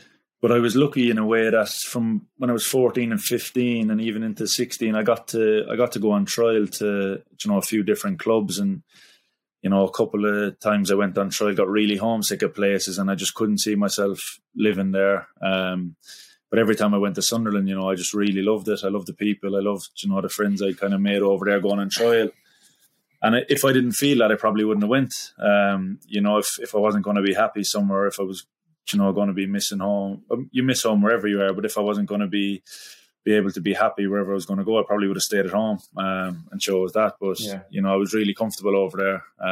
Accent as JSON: {"language": "English", "town": "Cork", "region": "Munster", "country": "Ireland", "tie": "born or raised there", "said": "I think, like, being from Cork and growing up in Cork, like, it's a very sporting county."}